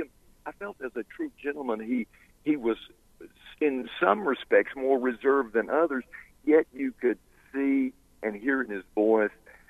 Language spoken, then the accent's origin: English; United States; and I'm an American first, a Republican second